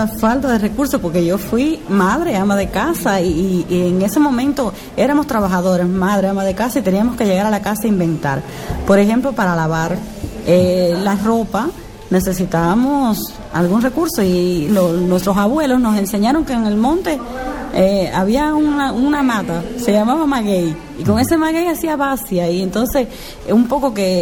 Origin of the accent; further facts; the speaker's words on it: Cuba; En mi pueblo se llamaba, en la radio, teníamos un programa donde se llamaba a todo a sembrar, y sembrábamos hortalizas, y sembrábamos, porque en Cuba, como todo se recibía de la Unión Soviética, no teníamos costumbre de la agricultura.